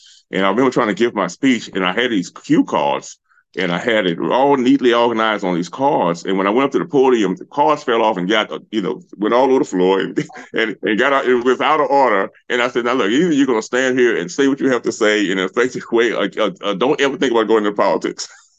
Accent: Luxury, Louisiana, United States; I'm from a small town in St. James Parish, Luxury, Louisiana. Small town of 5,000 people, and we're about midways between New Orleans and Baton Rouge.

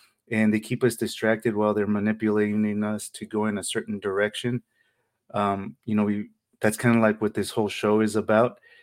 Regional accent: San Jose, California, United States; now in Stockton, United States; I used to say that I was from San Jose, but it got to a point where it's like, no, I'm from Stockton now. I've been here long enough. I'm like a Stocktonian now.

